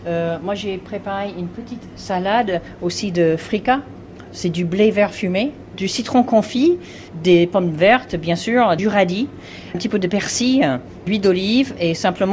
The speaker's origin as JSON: {"language": "French", "region": "New York", "country": "United States", "second_language": "French", "said": "Moi, je suis de l'État de New York."}